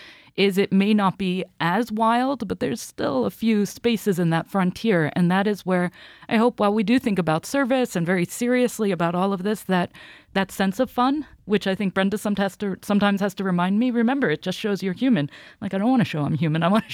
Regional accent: New Jersey, United States; I grew up in New Jersey listening to With Heart and Voice with Richard Gladwell.

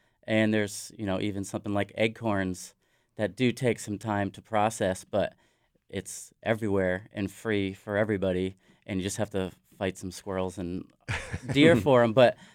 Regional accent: Connecticut, United States; I grew up in Southern Connecticut and worked in restaurants until about 2003.

